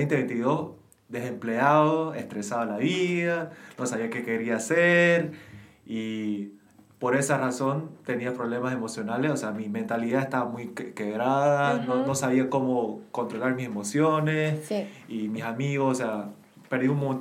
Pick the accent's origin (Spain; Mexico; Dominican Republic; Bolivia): Bolivia; Soy de Bolivia.